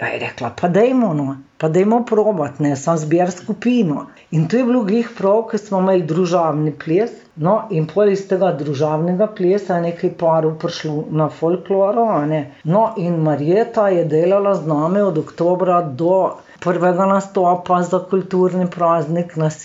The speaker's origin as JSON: {"language": "Slovenian", "town": "Cerknica", "region": "Littoral–Inner Carniola", "country": "Slovenia", "tie": "born or raised there", "also_born_or_lived": "Postojna", "said": "V otroštvu sem preživljala v Cerknici. Rojena v Postojni"}